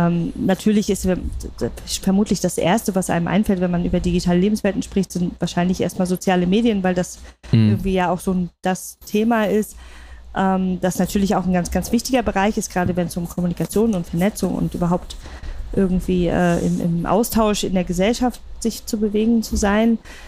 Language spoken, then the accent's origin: German; East Germany, Germany; dass ich selbst in der DDR noch aufgewachsen bin